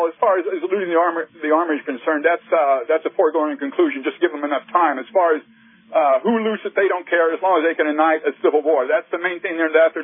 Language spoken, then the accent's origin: English; Midwest, United States; I mean, I grew up in the Midwest, and I never even saw a Native American.